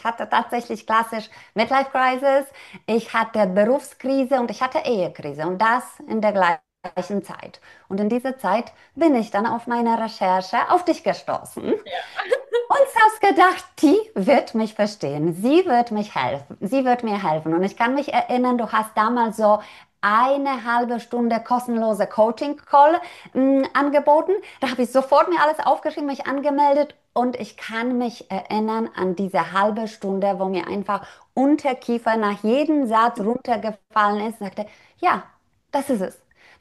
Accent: Poland; now in Germany; Und tatsächlich bin ich gebürtig aus Polen, aber lebe seit vielen Jahren in Deutschland.

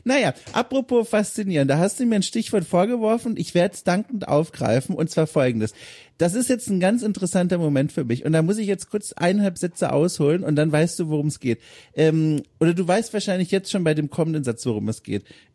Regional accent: Southern Germany, Germany; Und das Problem war, ich komme aus Süddeutschland

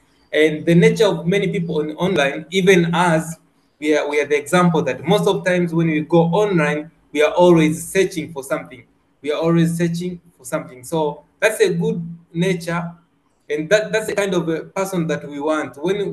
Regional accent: Tanzania; but I am from Tanzania

